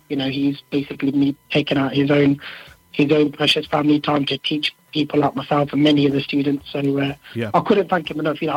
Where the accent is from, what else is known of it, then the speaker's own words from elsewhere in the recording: Leamington Spa, West Midlands, United Kingdom; I'm born and bred in England, in Leamington Spa, to be exact.